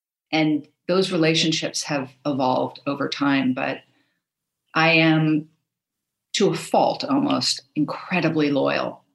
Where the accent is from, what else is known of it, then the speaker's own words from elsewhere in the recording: Los Angeles, California, United States; So I grew up in Los Angeles.